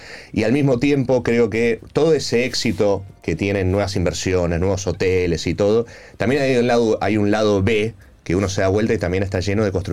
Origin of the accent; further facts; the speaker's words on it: Argentina; yo soy argentino, o sea, no soy un suizo